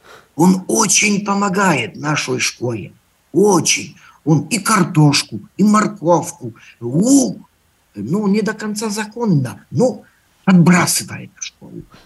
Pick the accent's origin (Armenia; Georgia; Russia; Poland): Poland; я учитель из Польши